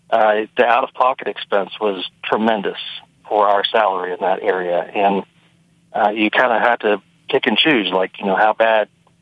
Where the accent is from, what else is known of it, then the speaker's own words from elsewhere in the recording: West Virginia, United States; growing up in West Virginia and living my adult years in West Virginia